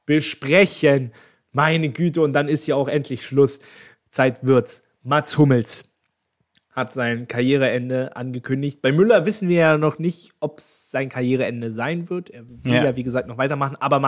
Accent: Berlin, Germany; born there; ich als gebürtiger Berliner

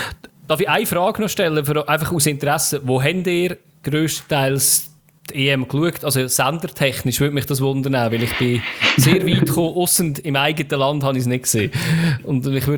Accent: Switzerland; das kann ich leider nicht empfangen als Schweizer

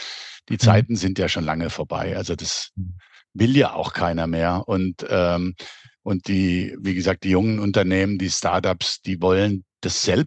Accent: Germany; Ich bin ja in Baden aufgewachsen, in Südhessen.

